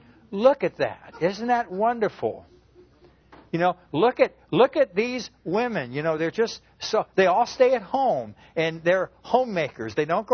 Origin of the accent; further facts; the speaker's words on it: Arizona, United States; I grew up in Arizona. I grew up against next door to a whole lot of Utahites.